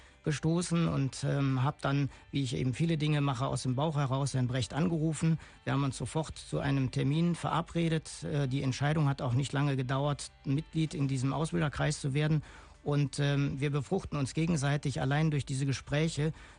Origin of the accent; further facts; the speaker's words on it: Düsseldorf, North Rhine-Westphalia, Germany; born there; ich bin auch in Düsseldorf geboren